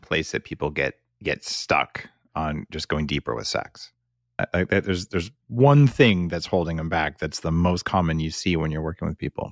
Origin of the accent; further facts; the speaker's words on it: United States; now in Canada; I'm an American living in Canada for 10 years.